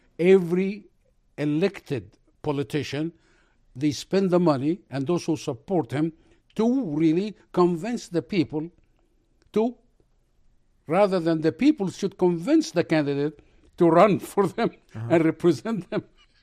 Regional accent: Egypt; I said, I'm from Egypt.

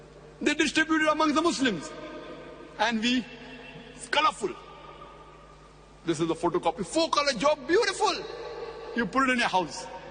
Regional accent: India; I come from India, which has a population of more than 1 billion people, out of which, safely you can say, 160 to 180 million are Muslims.

